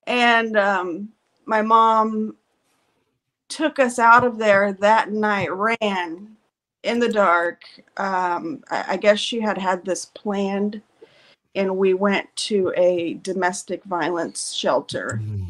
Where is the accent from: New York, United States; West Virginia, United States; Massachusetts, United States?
West Virginia, United States; Hillbilly; born there; Going back, I was born in Hillbilly, West Virginia, you know, and when I say hillbilly, I'm not just saying that. We had outhouses